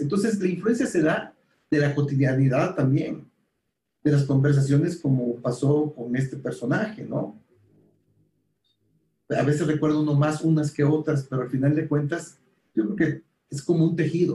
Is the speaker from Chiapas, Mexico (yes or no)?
yes; Motozintla, Chiapas, Mexico; Sí, porque es vivir en mi pueblo, en Motocintla, las montañas, etc.